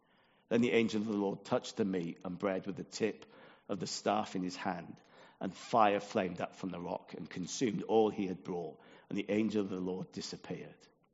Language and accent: English; Wales, United Kingdom; I'm from South Wales. It's not like Jones or Evans, where they're to a penny.